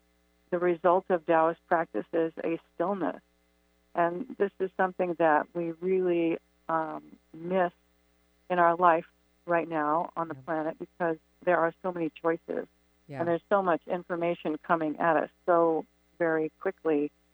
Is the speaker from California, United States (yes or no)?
yes; California, United States; also born or lived in Hawaii / Santa Fe, New Mexico; Yeah, well, I grew up in California. I also lived in Hawaii, and for the last 22 years was living in Santa Fe